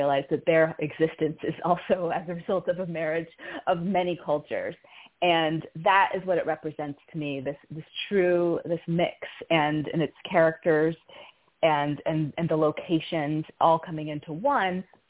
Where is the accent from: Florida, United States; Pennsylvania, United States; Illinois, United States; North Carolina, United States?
Illinois, United States; I am from Illinois. I went to college, film school in Chicago.